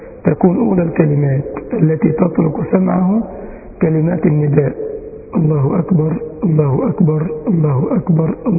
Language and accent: Arabic; Egypt; أي أيوة والله تسمعوا الكلام ده عندنا في مصر بس.